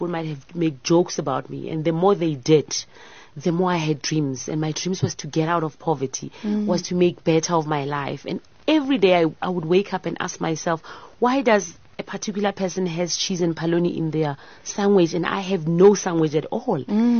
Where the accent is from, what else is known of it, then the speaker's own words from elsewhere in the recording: Soshanguve, Gauteng, South Africa; I'm the humble daughter of the soil. I was raised in Pretoria in Soshanguve. I come from a family of seven.